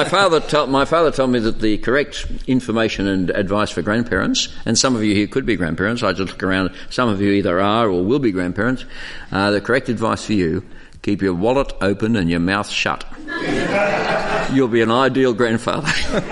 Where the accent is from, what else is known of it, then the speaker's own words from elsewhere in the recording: Bellevue Hill, New South Wales, Australia; I grew up in Bellevue Hill, looking down at Bondi.